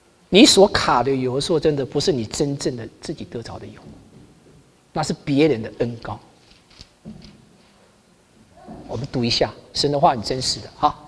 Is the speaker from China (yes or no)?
no; Taiwan; 我们台湾人有一句话叫做卡油的，我不晓得你们国内有没有这种用法